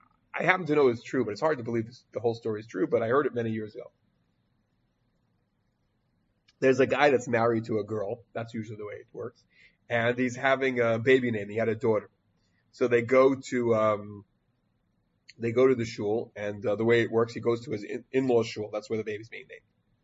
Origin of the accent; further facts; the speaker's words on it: Chicago, Illinois, United States; I'm from Chicago, and I'm naming my daughter after Michael Jordan